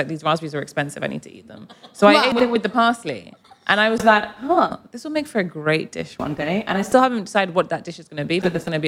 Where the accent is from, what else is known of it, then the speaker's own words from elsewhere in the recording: Portsmouth, South East England, United Kingdom; Like, when I grew up in Portsmouth, I was trying to be really English and fit in with my friends.